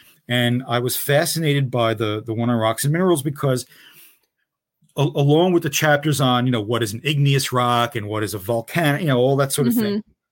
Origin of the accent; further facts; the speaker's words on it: Newark, New Jersey, United States; also born or lived in Kearny; I grew up in the Ironbound section of Newark, New Jersey, and then Kearney across the river, you know, very urban